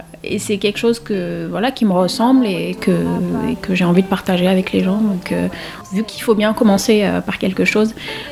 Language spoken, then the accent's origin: French; Senegal; moved away as an adult; now in France; Quand j'ai eu mon bac en fait et que je suis revenue en France parce que j'ai grandi au Sénégal